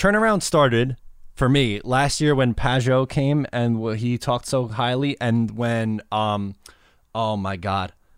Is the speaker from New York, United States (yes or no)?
yes; New York, United States; which, obviously, I'm from Long Island.